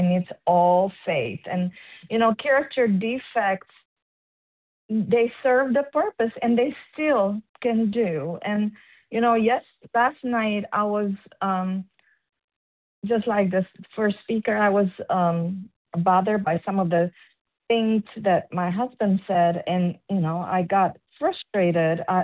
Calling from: South Carolina, United States; Good morning. I'm calling from South Carolina … recovered for today.

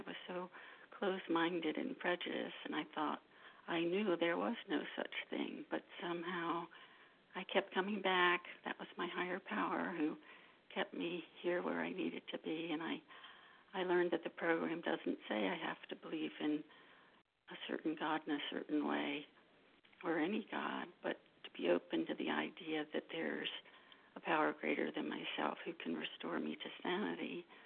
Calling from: California, United States; in California, compulsive eater

